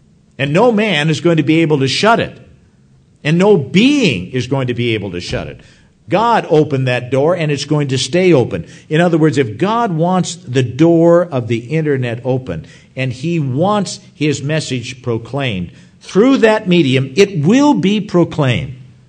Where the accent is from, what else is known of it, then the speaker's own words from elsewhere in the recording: Minnesota, United States; See, I grew up in Minnesota, so the question was, were you born in a barn?